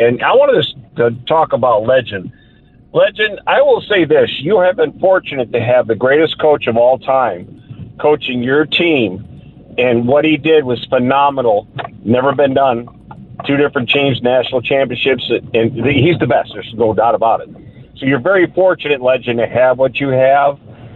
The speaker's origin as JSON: {"language": "English", "town": "Huntsville", "region": "Alabama", "country": "United States", "said": "I'm from Huntsville, Alabama."}